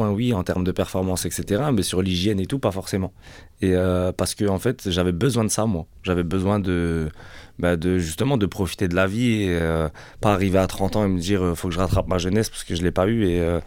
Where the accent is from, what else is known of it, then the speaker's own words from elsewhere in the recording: Mont-Saint-Martin, Grand Est, France; Je viens de Mont-Saint-Martin, une petite ville dans l'est de la France, en Meurthe-et-Moselle. Et j'ai grandi, j'ai habité là-bas toute ma vie. Je suis né là-bas, j'habite là-bas encore actuellement, et toute ma famille avec.